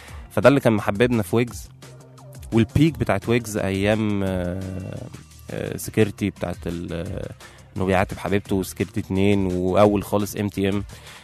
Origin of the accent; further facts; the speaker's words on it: Egypt; كانت الشباب عندنا في مصر هنا بيعملوها لما مثلا يكون واحد صاحبك متضايق